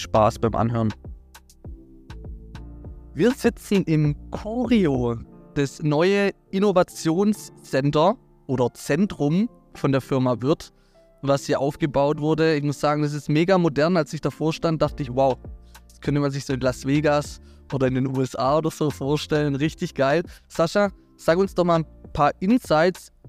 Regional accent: Baden-Württemberg, Germany; Na klar, wir kommen aus Hohenlohe

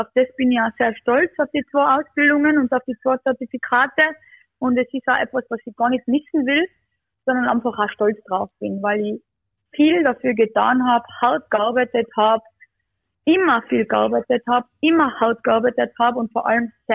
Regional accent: Bosnia & Herzegovina; first language Bosnian; German is a second language; weil Bosnisch ist ja meine Muttersprache.

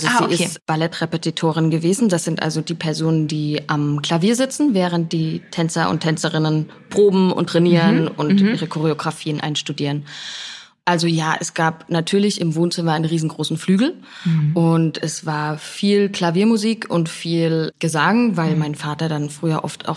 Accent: Dresden, Saxony, Germany; trotzdem irgendwie noch meine Heimatstadt, das schon.

